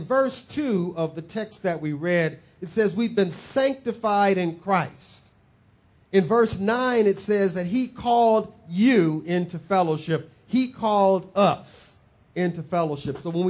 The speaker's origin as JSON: {"language": "English", "town": "Saginaw", "region": "Michigan", "country": "United States", "tie": "born or raised there", "said": "My hometown, Saginaw, Michigan. When I was running around Saginaw, Michigan as a kid"}